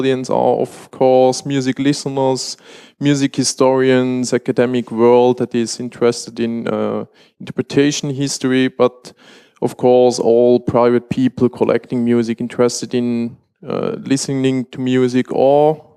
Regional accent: Switzerland; I'm from Switzerland

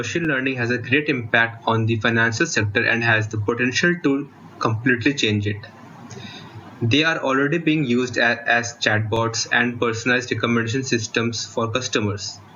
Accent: New Delhi, Delhi, India; I am from New Delhi, India, and currently pursuing my Bachelor of Technology in Computer Science.

